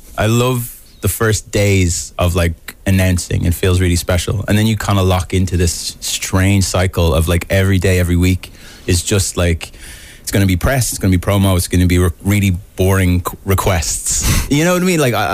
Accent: Malahide, Leinster, Ireland; And we're all from Malahide.

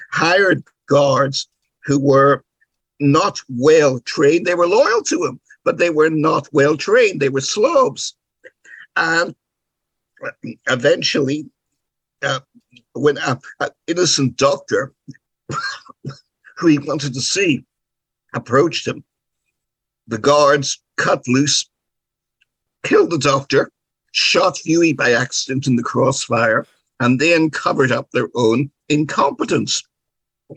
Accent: United Kingdom; now in United States; I came to America from Britain, and Britain and America that I lived in flourished in, free countries, both of them

